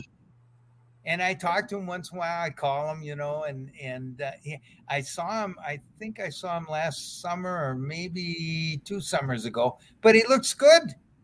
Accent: White Bear Lake, Minnesota, United States; I'm a local guy. I said, you know, I'm from White Bear Lake, went to the University of Minnesota

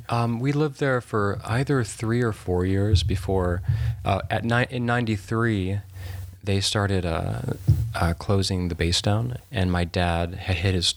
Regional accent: Illinois, United States; born there; I was born in Illinois.

